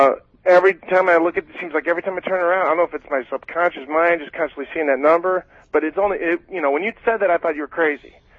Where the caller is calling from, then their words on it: St. Louis, Missouri, United States; St. Louis, Missouri.